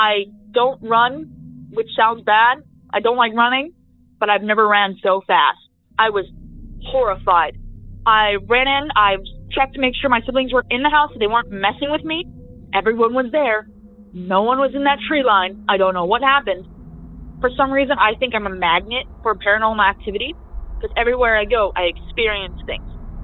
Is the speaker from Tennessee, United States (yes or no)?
no; Oregon, United States; I'm from Oregon. This story takes place in my hometown down south in the valley, Jervis, Oregon.